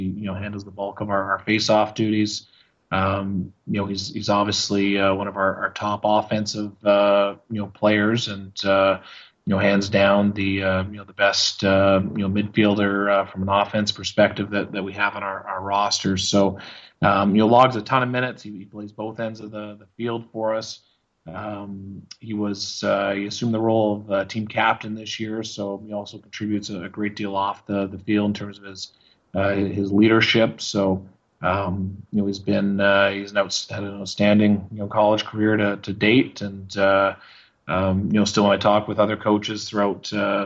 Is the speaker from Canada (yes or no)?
yes; Burnaby, British Columbia, Canada; I grew up in Burnaby, so I grew up about 5 minutes from the bottom of Burnaby Mountain from the SFU campus.